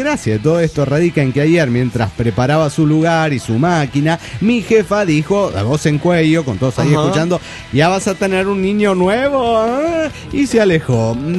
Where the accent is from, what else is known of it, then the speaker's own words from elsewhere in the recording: Ecuador; de Caicho, Ecuador.